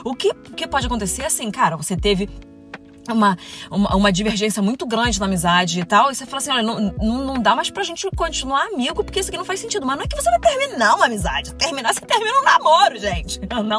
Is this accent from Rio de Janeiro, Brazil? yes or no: yes; Niterói, Rio de Janeiro, Brazil; born there; also born or lived in São Paulo; porque eu sou nascida em Niterói